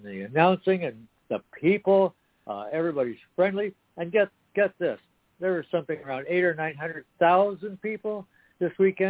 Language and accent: English; Phoenix, Arizona, United States; I'm in from Phoenix, Arizona. Nice ride over.